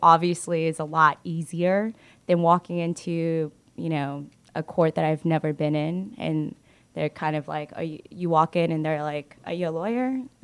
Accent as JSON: {"language": "English", "town": "Marietta", "region": "Georgia", "country": "United States", "tie": "born or raised there", "said": "I grew up in Marietta. So I'm really glad to be back where I grew up and helping the community where I grew up."}